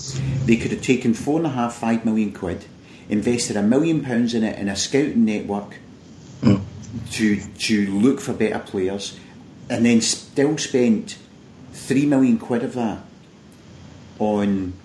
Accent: Glasgow, Scotland, United Kingdom; being a Glaswegian

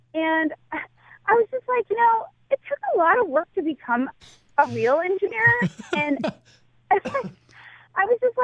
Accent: Nebraska, United States; So I'm from Nebraska. I grew up on a farm in Nebraska, and I went to the University of Nebraska-Lincoln, so I'm a Husker.

